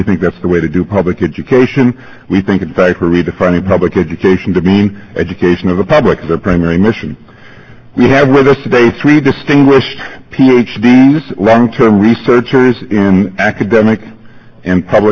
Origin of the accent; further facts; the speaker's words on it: New York City, New York, United States; I'm from New York City, so I'm not surprised by your lack of responsiveness